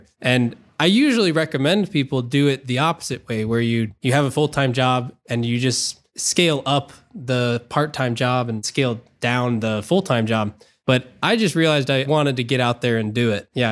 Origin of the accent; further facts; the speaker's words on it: Dublin, Ohio, United States; also born or lived in Centerville, United States; So I went to Columbus, Ohio. I grew up in Dublin, went to Dublin City Schools, and then I went to Ohio State.